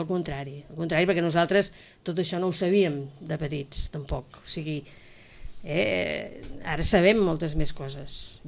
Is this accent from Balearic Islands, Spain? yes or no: no; Sitges, Catalonia, Spain; Sóc una dona de Sitges, això sí. Vull dir, sóc una dona de Sitges... que em sento molt de Sitges, que tota la vida he treballat fora de Sitges